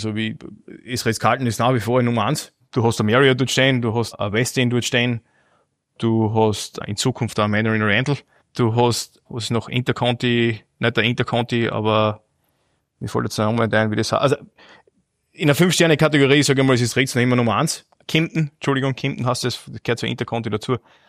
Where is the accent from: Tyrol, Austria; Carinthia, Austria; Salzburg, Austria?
Carinthia, Austria; Wolfsberg; Lavantal, Wolfsberg, Kärnten.